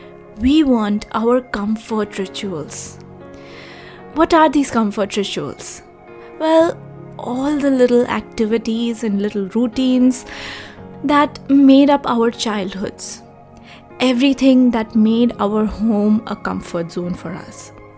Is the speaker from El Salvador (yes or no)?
no; India; moved away; my time growing up in India